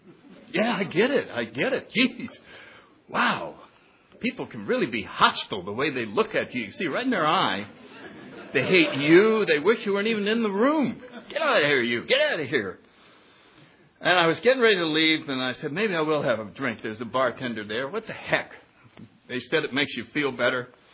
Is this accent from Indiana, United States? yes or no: no; Connecticut, United States; Went right into Yale University in my hometown.